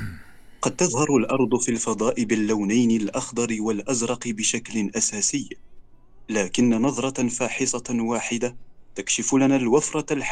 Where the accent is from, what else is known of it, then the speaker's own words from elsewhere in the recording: Marrakesh, Marrakesh-Safi, Morocco; إيه أنا من مراكش